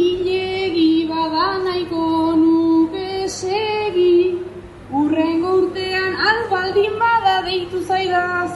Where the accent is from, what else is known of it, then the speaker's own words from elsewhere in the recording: Basque Country, Spain; Gipuzkoarra naiz izatez, baina gaurkoz arabatik nator.